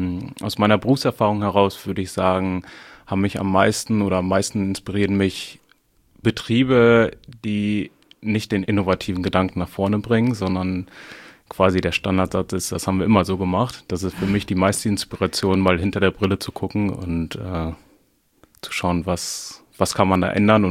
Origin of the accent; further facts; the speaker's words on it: North Rhine-Westphalia, Germany; born there; now in Münsterland, Germany; 32 Jahre alt, komme gebürtig aus dem Port, wohne jetzt seit einigen Jahren im schönen Münsterland